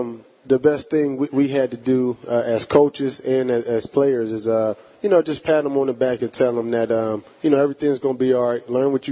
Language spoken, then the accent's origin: English; Pittsburgh, Pennsylvania, United States; You know, I'm from Pittsburgh, so we used to go to Kennywood.